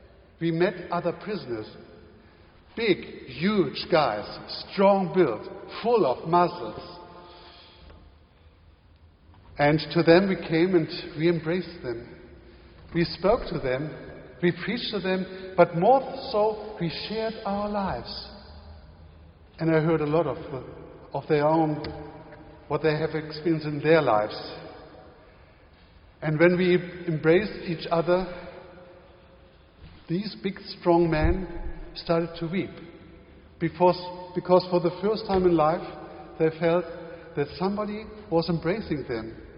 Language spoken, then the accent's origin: English; Germany; accent: German; English is a second language; now in United States; had to learn English, and that was quite a challenge. And I think I amused the people quite a lot by my German accent, and it sounded quite funny to them, I think.